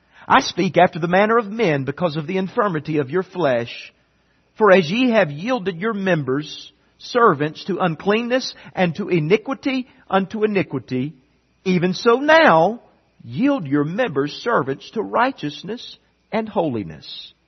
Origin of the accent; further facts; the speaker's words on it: Southern US, United States; I grew up in the South, and I didn't really know much about stuffing growing up, okay?